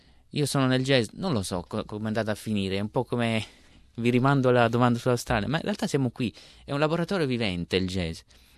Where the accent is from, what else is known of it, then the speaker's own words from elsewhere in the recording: Ruvo di Puglia, Apulia, Italy; io vengo da Ruvo di Puglia, appunto in Puglia, e la colonna sonora del paese sono le bande.